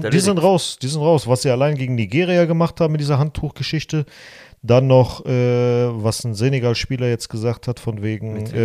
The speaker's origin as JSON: {"language": "German", "town": "Frankfurt", "region": "Hesse", "country": "Germany", "said": "Ich komme aus Frankfurt."}